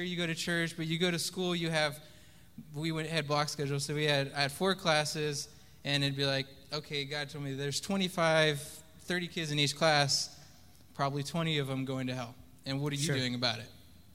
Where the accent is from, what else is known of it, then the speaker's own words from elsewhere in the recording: California, United States; because I moved down from Northern California, I just kind of ended up with the cool people.